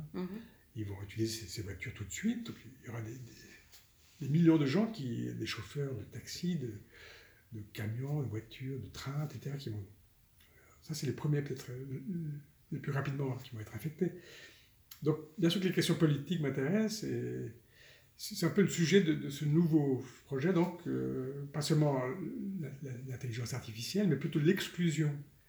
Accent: Algiers, Algiers Province, Algeria; born there; Je suis né à Alger, moi.

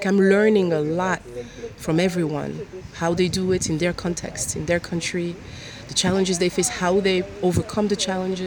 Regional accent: Iran; because I grew up in Iran during the 90s

